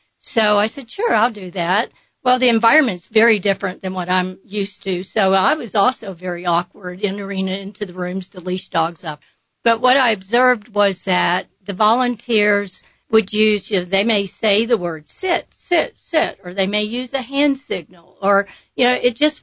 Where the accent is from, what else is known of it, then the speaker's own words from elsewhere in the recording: Austin, Texas, United States; I'm from Austin, Texas. I'm a seasonal resident here in the Ruidoso area up in Alto.